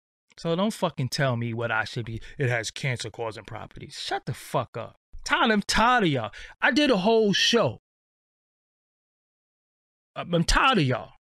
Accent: Brooklyn, New York, United States; But I'm from Brooklyn, and there's just something about stealing sometimes that you just have to do it.

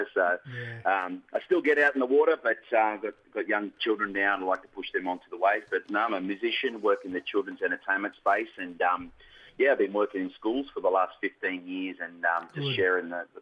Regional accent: New South Wales, Australia; I'm from the Tweed Coast of New South Wales, saltwater family, Bundjalung country, the clan groups in Goodjumbara, Midjumbull, and grew up on the beaches, all mullet fishermen, my family

